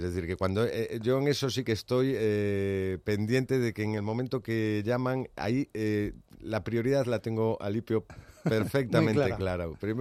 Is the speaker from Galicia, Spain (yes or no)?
yes; A Coruña, Galicia, Spain; el otro es el de mi tierra natal, que es el de La Coruña